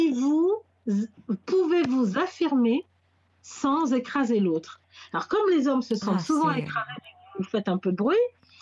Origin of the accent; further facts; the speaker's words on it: Cameroon; je suis des Wando. C'est là où je me rappelle que je suis camerounaise